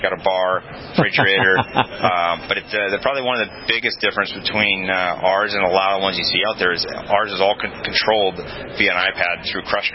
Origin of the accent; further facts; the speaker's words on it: Eagle River, Wisconsin, United States; I'm originally from Wisconsin, northern Wisconsin, a very, very small town called Eagle River. It's a touristy town.